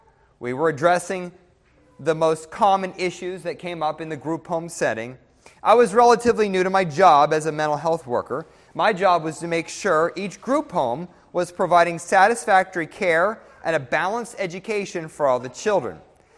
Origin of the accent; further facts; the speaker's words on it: Pennsylvania, United States; I grew up in Western Pennsylvania on a multi-generational homestead, working in a multi-generational family business as a construction worker.